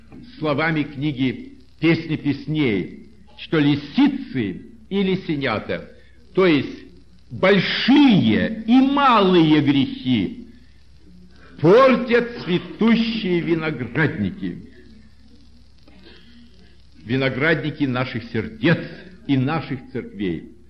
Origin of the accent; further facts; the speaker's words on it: Saint Petersburg, Russia; Я, как уроженец города Ленинграда, вспоминаю многие достопримечательности этого чудесного города